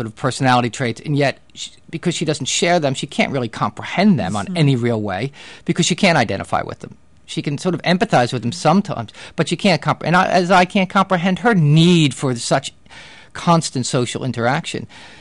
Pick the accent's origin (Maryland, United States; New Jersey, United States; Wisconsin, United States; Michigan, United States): New Jersey, United States; No, we grew up in Jersey and, you know, went to the Jersey Shore and then for the summer.